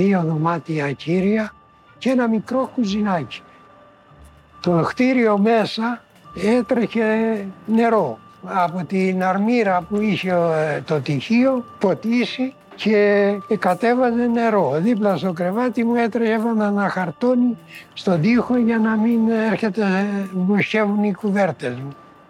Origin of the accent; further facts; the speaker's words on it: Antikythera, Attica, Greece; η καταγωγή μου είναι από τα Αντικήθυρα. Το νησάκι που κοντεύει να ρημώσει τώρα.